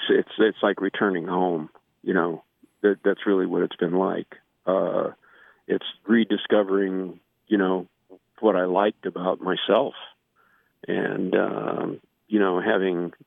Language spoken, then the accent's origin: English; California, United States; also born or lived in Texas; I was actually born in Texas, but I was raised in California. And so there's a little bit of that Texas boy that creeps in every now and then.